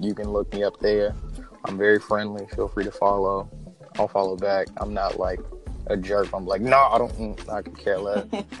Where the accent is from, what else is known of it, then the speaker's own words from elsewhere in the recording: Atlanta, Georgia, United States; now in Nashville, United States; I'm from Atlanta, Georgia originally. I'm now based out of Nashville, Tennessee